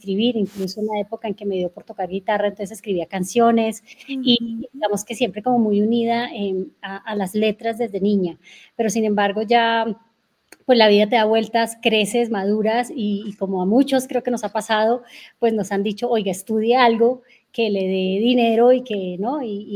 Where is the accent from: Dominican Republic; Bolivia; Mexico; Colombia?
Colombia; Popayán, Cauca; also born or lived in Bogotá; Vuelvo a mi capital, vuelvo a mi ciudad natal, pues para abrirme camino, ¿no? Porque Popayán es la ciudad estudiantil, ¿sabes? La ciudad blanca, ¿no?